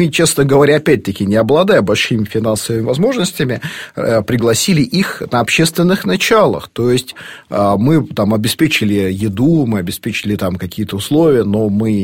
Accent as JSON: {"language": "Russian", "region": "Moscow", "country": "Russia", "said": "а у москвичей был свой говор, своя языковая субкультура, и это интересно, мы... Акающий город, да, мы в этом смысле совершенно отличны от поволжских городов."}